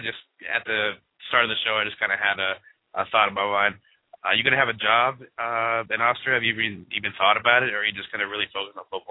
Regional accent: Florida, United States; So I'm from the Keys, man, and we're like 3 feet above sea level.

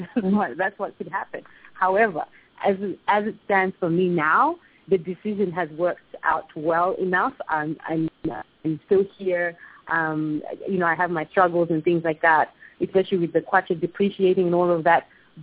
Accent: Zambia; born there; I'm a Zambian. I was born in Zambia, and that's my right. I can live here, and I should be able to live here.

